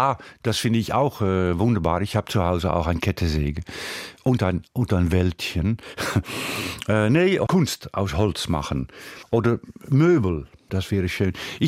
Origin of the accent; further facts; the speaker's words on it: Wieringerwaard, North Holland, Netherlands; Und diese Insel ist, sagen wir, liegt neben meinem Heimatdorf Wieringerwaard.